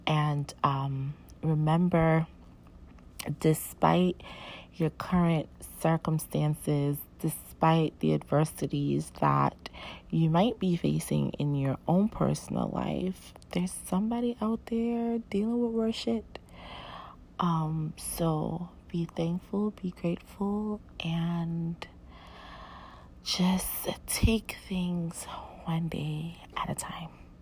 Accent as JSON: {"language": "English", "region": "New York", "country": "United States", "said": "Well, I'm a New Yorker, so it wasn't crazy chilly how some Floridians act"}